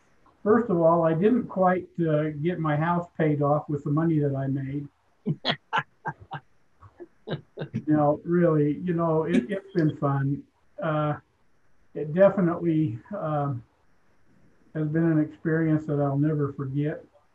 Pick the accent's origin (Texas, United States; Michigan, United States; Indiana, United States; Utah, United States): Utah, United States; North Salt Lake; he could see that I was from North Salt Lake, and he started going off on North Salt Lake because he lived in Bountiful at the time.